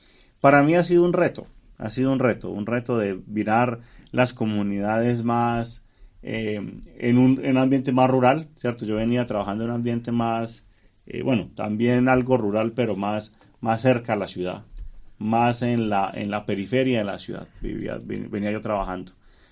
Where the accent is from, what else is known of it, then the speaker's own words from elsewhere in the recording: Colombia; en la zona de donde yo vengo, que es en el nororiente de Colombia.